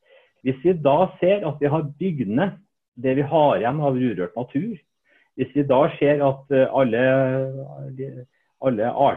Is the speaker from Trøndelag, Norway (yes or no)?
yes; Hell, Trøndelag, Norway; Ja, jeg kommer fra Hell.